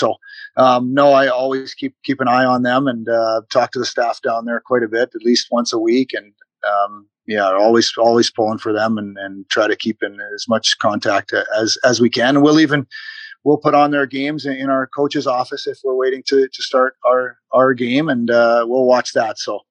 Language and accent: English; British Columbia, Canada; also born or lived in Kelowna; I'm originally actually from Vancouver Island, way off the west coast of Canada. And then I played in my junior hockey in Kelowna for the Rockets.